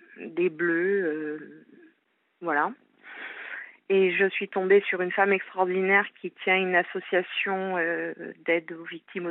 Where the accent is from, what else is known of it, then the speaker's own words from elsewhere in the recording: France; je suis française et très engagée citoyennement et humainement dans mon pays, que j'aime